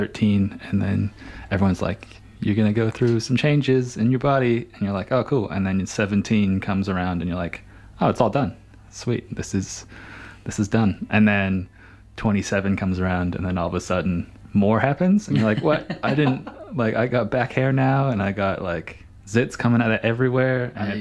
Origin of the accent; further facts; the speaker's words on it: Canada; When we were on tour in Canada last year, we went to my hometown, was like the starting point of the tour